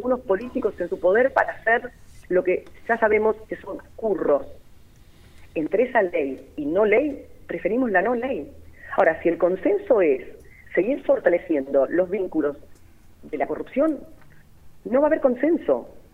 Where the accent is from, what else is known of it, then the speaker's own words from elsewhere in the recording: Argentina; que hagamos una reflexión también como argentinos